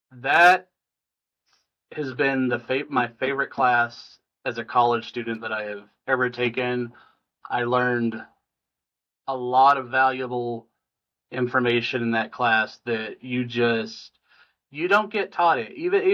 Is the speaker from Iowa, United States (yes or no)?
no; Lubbock, Texas, United States; Yeah, so I'm from Lubbock. And at some point in my life, I went to South Plains College.